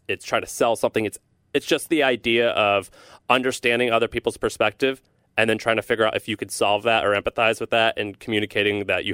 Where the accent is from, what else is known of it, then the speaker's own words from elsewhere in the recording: St. Louis, Missouri, United States; So I'm from Missouri. I'm from St. Louis, Missouri. A lot of people think I grew up as a hick. I kind of did, but I grew up in a city.